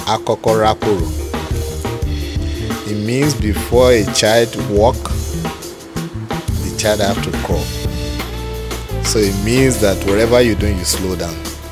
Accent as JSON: {"language": "English", "country": "Nigeria", "tie": "born or raised there", "said": "Yeah, I grew up in Nigeria."}